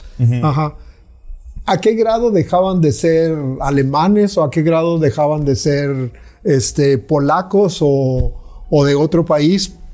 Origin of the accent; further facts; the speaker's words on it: Mexico; now in Mérida, Mexico; Entonces ya no soy netamente mexicano, porque tampoco, aquí tengo 9 años viviendo en Mérida, tampoco soy netamente yucateco.